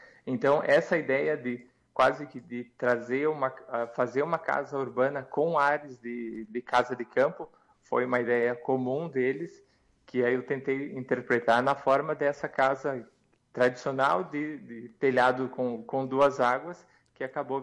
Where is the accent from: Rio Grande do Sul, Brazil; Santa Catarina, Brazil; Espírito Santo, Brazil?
Rio Grande do Sul, Brazil; Ciríaco; now in Porto Alegre, Brazil; Eu sou natural de Siríaco e eu atendo basicamente metade do mês ali na região de Siríaco, mas no fim do ano passado eu também comecei a atender aqui na região de Porto Alegre. Me mudei para Porto Alegre